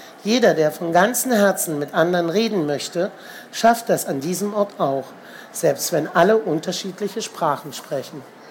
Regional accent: Berlin, Germany; weil ich komme aus Berlin, sie aus Aachen.

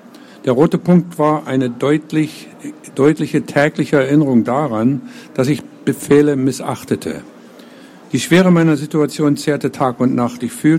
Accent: Germany; now in United States; es ist eben nicht mehr meine Heimat. Da gibt es eine ganze Menge gute Sachen, aber gefühlsmäßig bin ich eben nicht mehr Deutscher, weil ich mich tatsächlich dazu gezwungen habe, Amerikaner zu werden. Und das Deutsche für jahrelang verleugnet habe.

